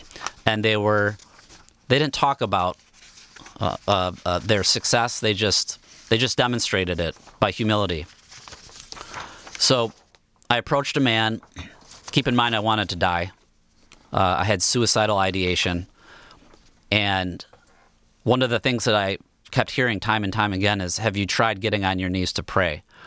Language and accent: English; Bloomfield Hills, Michigan, United States; You know, growing up in Bloomfield Hills, I felt like the world owed me something.